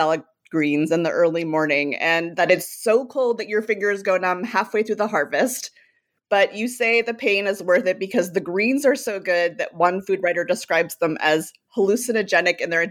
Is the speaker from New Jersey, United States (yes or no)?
no; California, United States; growing up in California, if you move away, you come to really appreciate how wonderful the food is and everything that's grown there.